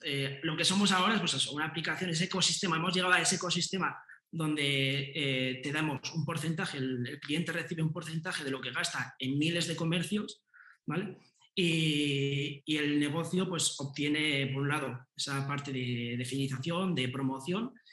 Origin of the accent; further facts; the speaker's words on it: Pamplona, Navarre, Spain; yo soy de Pamplona y yo estudié marketing aquí en una escuela de negocios